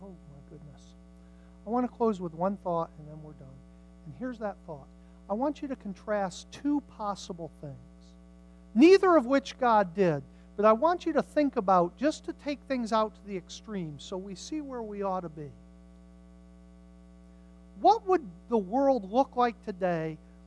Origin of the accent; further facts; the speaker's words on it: United States; Because growing up in America, I just was not prepared for what it's like in Israel.